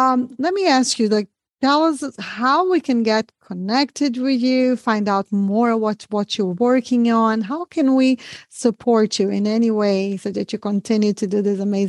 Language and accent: English; Brazil; And, you know, and I'm from Brazil originally, so that's where and they don't speak English.